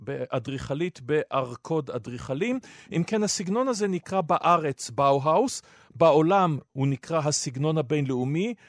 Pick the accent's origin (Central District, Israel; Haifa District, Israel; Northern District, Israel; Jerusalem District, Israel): Haifa District, Israel; Haifa; born there; אגב גם חיפה לדעתי, עיר הולדתי